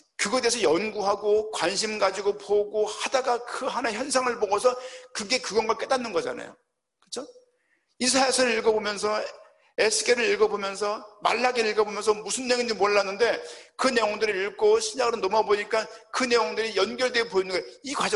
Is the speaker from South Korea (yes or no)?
yes; Seoul, South Korea; 전 서울이 고향입니다.